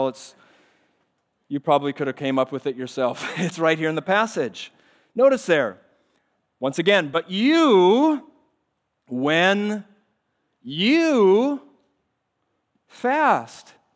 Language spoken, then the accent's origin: English; Minnesota, United States; moved away; I grew up in Minnesota. Oh, it's still cold there. All right. Thankfully, I don't live there anymore. How about here in Florida?